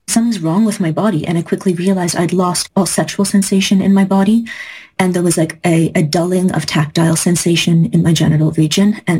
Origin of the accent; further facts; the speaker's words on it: British Columbia, Canada; I'm from Vancouver Island